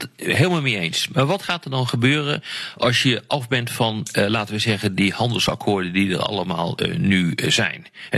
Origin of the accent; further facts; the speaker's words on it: Netherlands; Ik bedoel, als Nederlander zou ik dat gewoon niet willen.